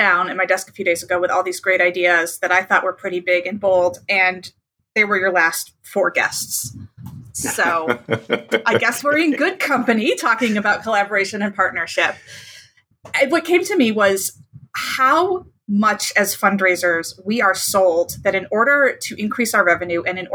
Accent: Chicago, Illinois, United States; now in Austin, United States; I grew up fundraising in Chicago, and I moved down to Austin about 7 years ago.

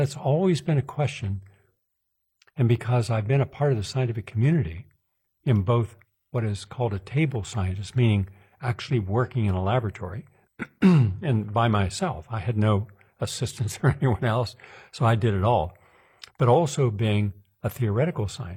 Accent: Parkersburg, West Virginia, United States; older people from my hometown, down in a little city in West Virginia called Parkersburg.

